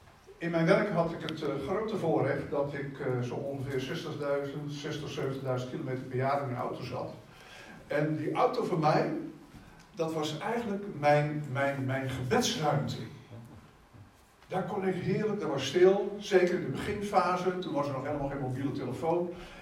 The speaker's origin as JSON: {"language": "Dutch", "town": "Gorinchem", "region": "South Holland", "country": "Netherlands", "said": "Toen dacht ik, wow, ik kom uit Gorinchem."}